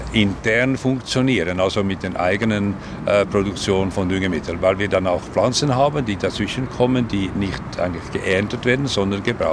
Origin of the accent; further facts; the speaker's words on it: Switzerland; ich bin auf einem Bauernbetrieb aufgewachsen in der Schweiz, eine Tabakplantage eigentlich